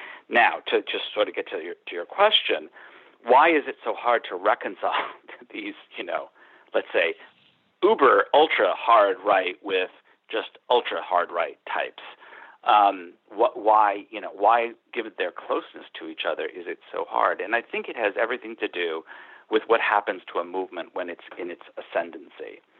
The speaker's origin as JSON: {"language": "English", "region": "New York", "country": "United States", "tie": "born or raised there", "said": "I grew up in New York State."}